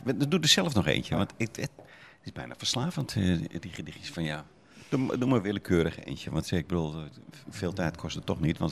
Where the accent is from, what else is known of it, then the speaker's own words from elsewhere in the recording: Leeuwarden, Friesland, Netherlands; moved away as an adult; Ja, ja, ik kom uit Leeuwarden.